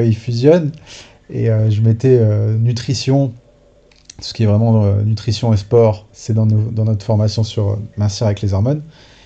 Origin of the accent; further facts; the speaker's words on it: Grand Est, France; now in south of France; Et je suis né presque dans les Vosges, voilà, et dans Lorraine. Alsace-Lorraine, c'était plus le coin où j'ai grandi